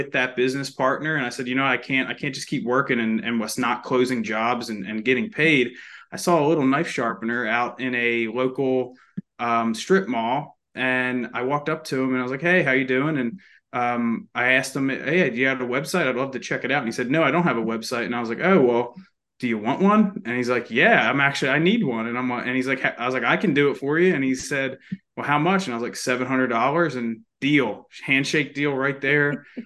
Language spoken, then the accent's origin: English; New Jersey, United States; I'm originally from South Jersey. So Philly's right across the bridge there.